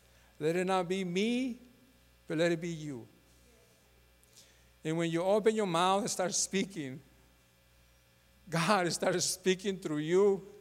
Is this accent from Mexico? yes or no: yes; Mexico; And I grew up with him in Mexico and when we were young.